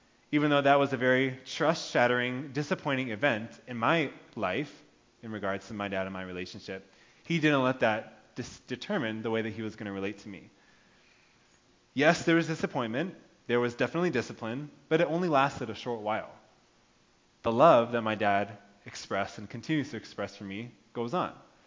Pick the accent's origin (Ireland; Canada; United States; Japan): Japan; every day growing up in Japan, I commuted to school by train.